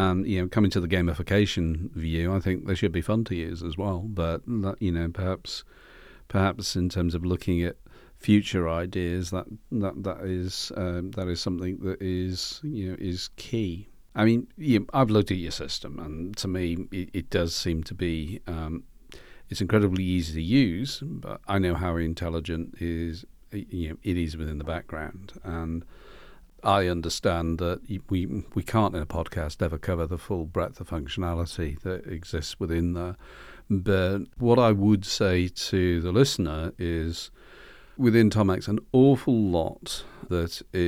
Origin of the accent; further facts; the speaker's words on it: Congleton, North West England, United Kingdom; my hometown, which for those that you don't know is the wonderful market town of Congleton in Cheshire.